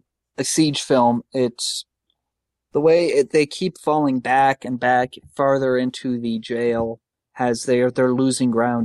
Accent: California, United States; see, I grew up in California and was watching it.

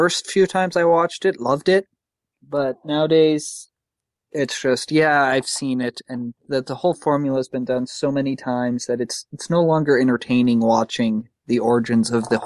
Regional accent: California, United States; see, I grew up in California and was watching it.

